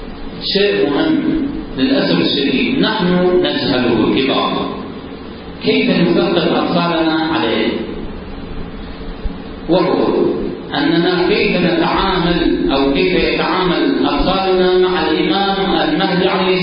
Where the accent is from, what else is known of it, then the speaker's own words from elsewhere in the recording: Iraq; طفولتنا في العراق بذاتها طفولة معذبة، طفولة معتدى عليها،